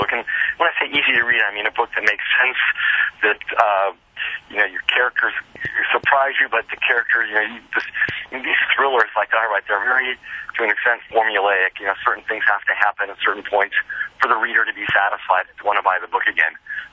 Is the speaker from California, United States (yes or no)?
yes; Los Angeles, California, United States; also born or lived in Tokyo, Japan; Lived there until I was 5, and then I grew up. Really, what I can remember is in Southern California, in Los Angeles, West Los Angeles.